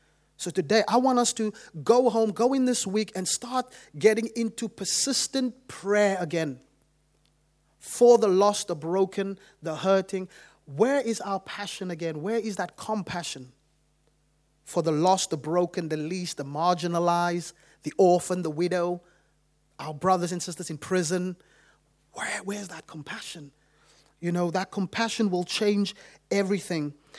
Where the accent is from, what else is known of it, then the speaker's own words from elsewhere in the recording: Cape Town, Western Cape, South Africa; I remember growing up in Cape Town, that every Friday, it's always chaotic in Cape Town.